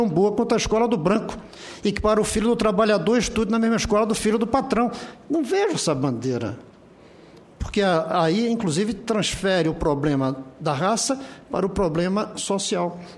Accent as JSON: {"language": "Portuguese", "town": "Recife", "region": "Pernambuco", "country": "Brazil", "said": "Eu sou de Recife, um lugar de muita negritude."}